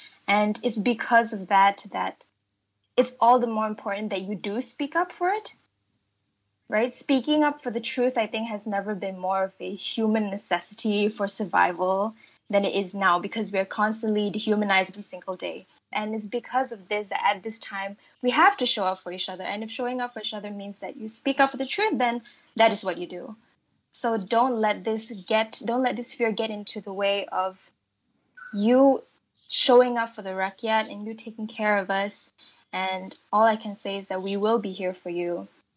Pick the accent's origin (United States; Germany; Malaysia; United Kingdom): Malaysia; collectively as Malaysian people, it is really important that we have people who will say